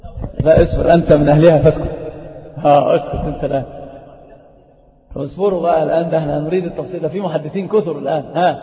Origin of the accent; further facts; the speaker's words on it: Alexandria, Alexandria Governorate, Egypt; هو مشهور عندنا في اسكندرية